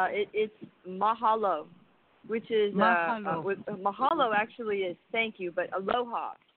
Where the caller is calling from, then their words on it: Maui, Hawaii, United States; I'm calling from Maui.